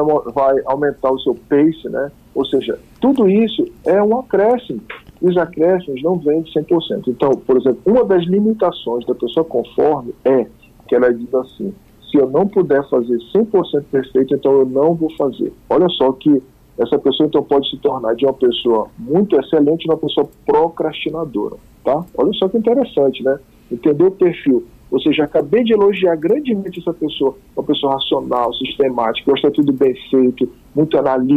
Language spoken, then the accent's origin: Portuguese; Brazil; o brasileiro sempre tem essa mania, dá um jeitinho, a gente é mais caliente, né? Uhum. A gente é sul-americano, né?